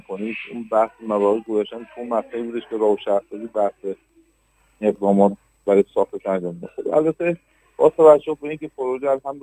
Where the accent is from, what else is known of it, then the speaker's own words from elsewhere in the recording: Hamadan, Iran; افتخار من به عنوان یک همدانی اینه